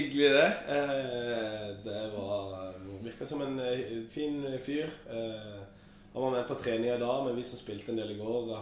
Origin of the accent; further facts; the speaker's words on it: Kristiansand, Agder, Norway; accent: Kristiansand dialect; altså Kristiansand-dialekten min går relativt greit